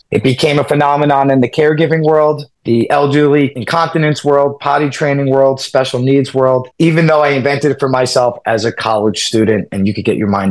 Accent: New York City, New York, United States; Born and raised in New York City, right in the heart of New York City at the moment.

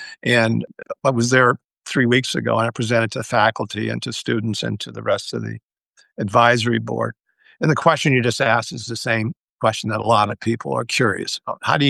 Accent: Canada; born there; I'm born Canadian, and my mom had passed on in Windsor, Ontario, Canada, where they lived

